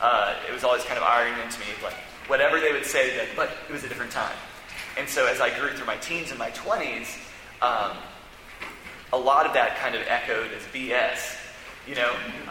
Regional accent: Arkansas, United States; also born or lived in Montgomery, Alabama; Now, I'm from Arkansas. I also grew up, spent my elementary school years in Montgomery, Alabama, and my family is all from northern Mississippi.

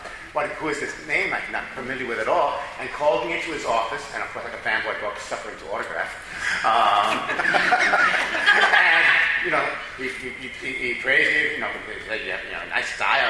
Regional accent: Bronx, New York, United States; since I was a kid from the South Bronx who just reading comics

